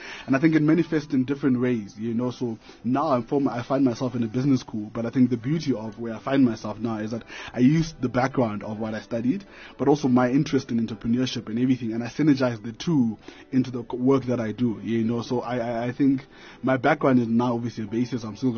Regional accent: Atamelang, North West, South Africa; I come from Northwest, from a township called Atamelang. I'm this side by virtue of educational ambition and career prospects.

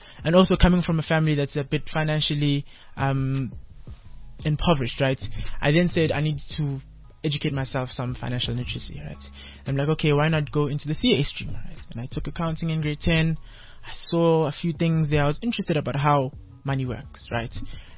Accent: Kempton Park, Gauteng, South Africa; I'm from Nokam Park, right? In the Kempton Park, yeah. I'm 21 years of age.

